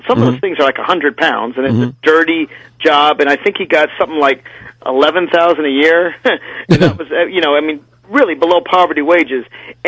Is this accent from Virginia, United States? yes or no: yes; Virginia, United States; In my home state of Virginia, the Republicans in the legislature refuse the 100% coverage